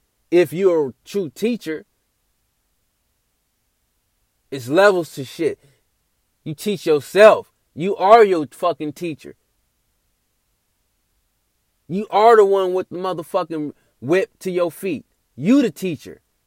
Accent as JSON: {"language": "English", "town": "Nacogdoches", "region": "Texas", "country": "United States", "tie": "born there", "said": "I'm like a black redneck. I was born in Nacogdoches, Texas."}